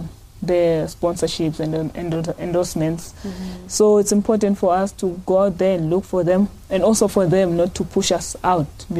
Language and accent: English; Eastern Cape, South Africa; I told them I'm from the Eastern Cape, difficult growing up there.